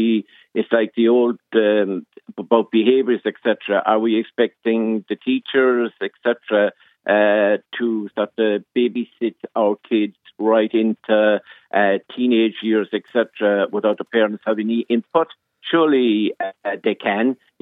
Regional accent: Ireland; we wouldn't have the great days we have in Croke Park and in other arenas of being Irish and proud to being Irish.

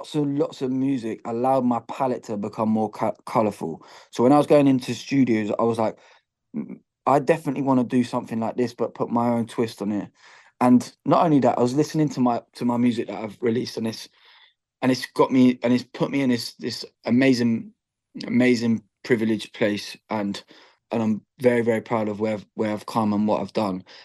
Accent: England, United Kingdom; accent: English; I always, always, always, always call myself Irish. I'm very, very proud of them, with them roots. I'm just an Irish man with an English accent.

